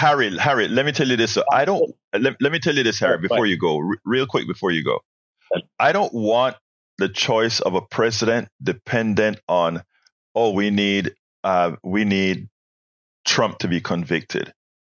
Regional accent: Panama; now in United States; I mean, I'm an immigrant. I'm from Central America. I'm from a place. Well, a lot of Panamanians don't come over through the border, because a lot of Panamanians are already here and we are able to sponsor other Panamanians

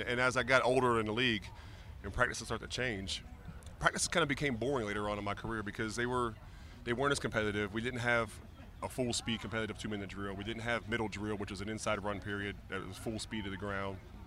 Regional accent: Pittsburgh, Pennsylvania, United States; I grew up in Pittsburgh as a big Steeler fan, obviously.

